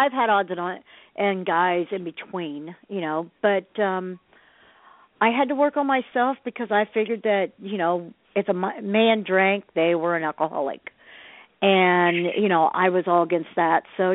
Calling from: Ohio, United States; I'm calling from Ohio.

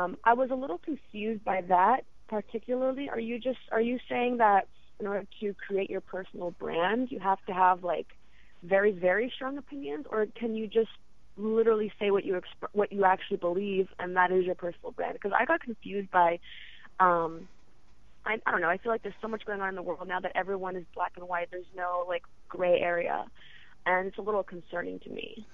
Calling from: New York City, New York, United States; I'm calling from New York City.

